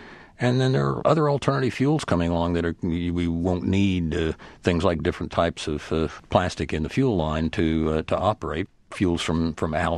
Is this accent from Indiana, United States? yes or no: no; Oklahoma, United States; I grew up in Oklahoma driving on, learning to drive on 25-cent a gallon gasoline.